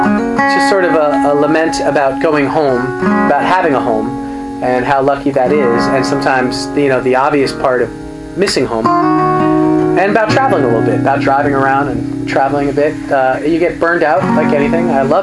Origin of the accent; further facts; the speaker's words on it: Rhode Island, United States; I have a sort of a new audience in my hometown in Rhode Island and Westerly area, in that area.